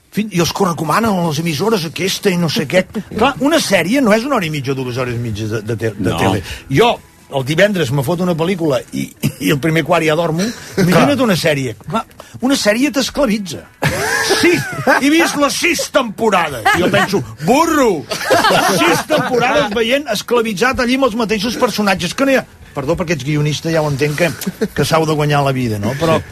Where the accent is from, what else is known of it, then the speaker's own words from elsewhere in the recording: Catalonia, Spain; sóc català